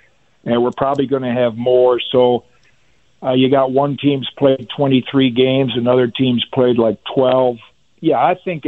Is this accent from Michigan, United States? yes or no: yes; Michigan, United States; born or raised there